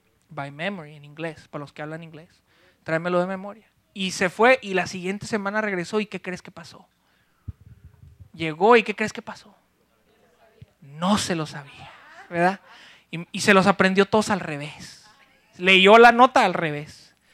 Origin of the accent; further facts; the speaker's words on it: Ciudad Juárez, Chihuahua, Mexico; also born or lived in El Paso; Hace 8 años yo vivía en la ciudad del Paso, Texas. Originalmente soy de Ciudad Juárez, México.